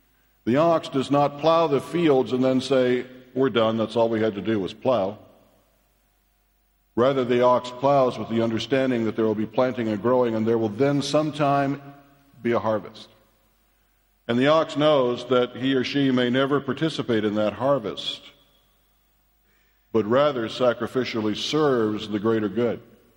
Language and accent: English; Alaska, United States; I said I was from Alaska, but I'm also from Virginia.